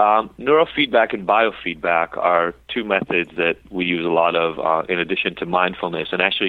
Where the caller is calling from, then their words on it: Los Angeles, California, United States; It's in Los Angeles.